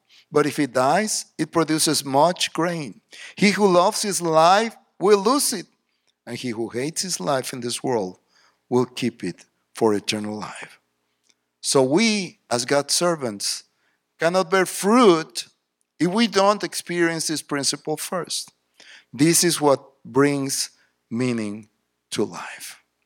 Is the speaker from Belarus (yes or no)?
no; Mexico; English is a second language; moved away as an adult; now in Waco, United States; We came from Mexico where we had a full life. We had a house, car, family, Mexican food, of course.